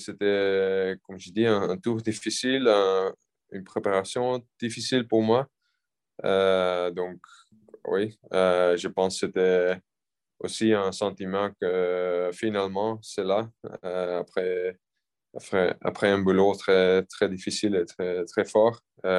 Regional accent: Belgium; parce que je suis belge, c'est encore plus spécial

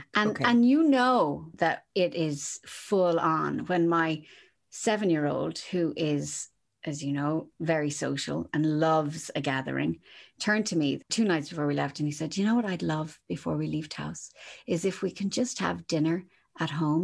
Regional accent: Munster, Ireland; I grew up in Kerry.

